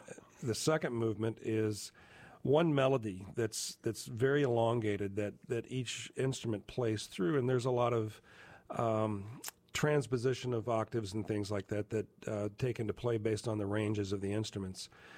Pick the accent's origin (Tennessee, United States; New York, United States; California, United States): Tennessee, United States; Knoxville; Summer Contemporary Music Festival in Knoxville, Tennessee, my hometown.